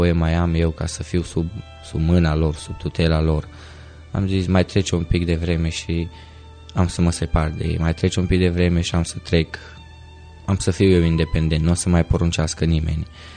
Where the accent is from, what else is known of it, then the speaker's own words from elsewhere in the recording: Zalău, Sălaj County, Romania; born there; sunt dintr-o familie de creștini baptiști, m-am născut în Zalău, părinții mei m-au dus la biserică încă de mic.